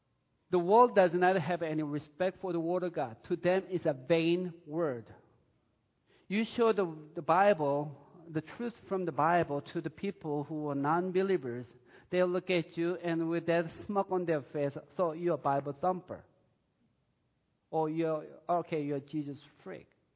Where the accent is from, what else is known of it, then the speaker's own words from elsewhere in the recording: South Korea; While I was growing up in South Korea